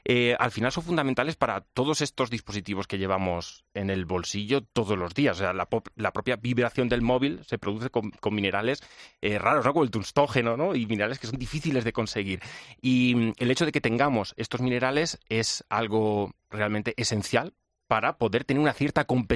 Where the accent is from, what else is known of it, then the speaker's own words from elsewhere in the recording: Castilla-La Mancha, Spain; Entre que además me mencionáis La Mancha, mi tierra natal, pues imagínate, ¿no?